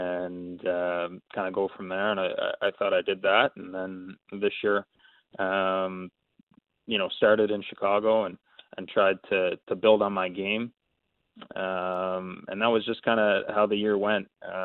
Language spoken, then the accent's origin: English; Canada; being a Canadian boy